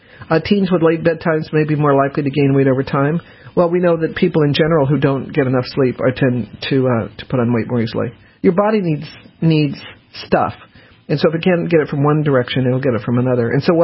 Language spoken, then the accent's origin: English; Denver, Colorado, United States; I grew up in Denver and you didn't have umbrellas.